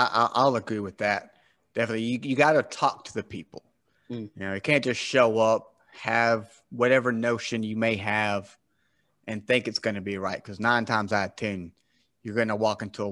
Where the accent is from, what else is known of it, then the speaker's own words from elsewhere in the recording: the South, United States; because I'm from the South, right? I live in South Carolina.